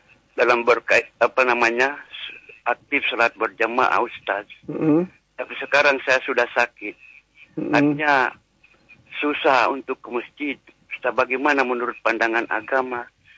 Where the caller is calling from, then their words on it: Central Sulawesi, Indonesia; Saya dari Sulawesi Tengah, Pak.